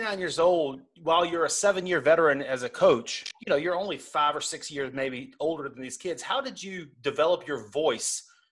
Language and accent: English; South Carolina, United States; We're from South Carolina, so I all these interviews I do, and it's the South Carolina coach that I mess up on.